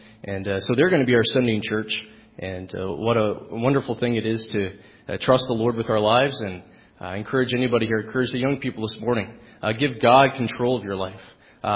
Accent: New Brunswick, Canada; I grew up in New Brunswick myself.

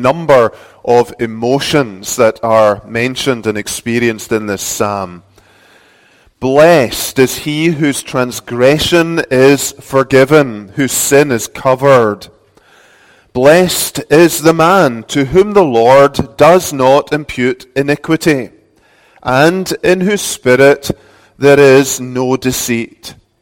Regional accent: Scotland, United Kingdom; now in United States; I'm from South Texas. No, originally from Scotland, and we moved here about 11 years ago, and only last year, actually, we became full-blooded American citizens

